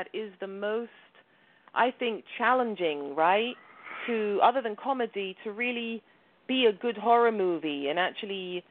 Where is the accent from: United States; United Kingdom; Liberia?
United Kingdom; London; growing up in London, we didn't really celebrate Halloween over there